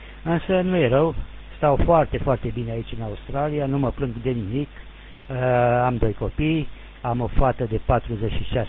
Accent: Oltenia, Romania; moved away as an adult; sunt Oltean.

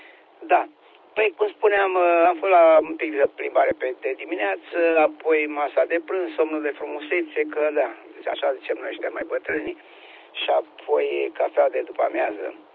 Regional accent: Romania; Păi de noi suntem români, bem cafea.

